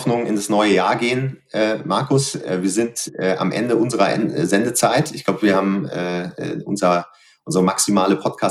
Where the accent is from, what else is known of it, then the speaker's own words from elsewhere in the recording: North Rhine-Westphalia, Germany; mit ganz, ganz warmen Grüßen in meiner Heimat NRW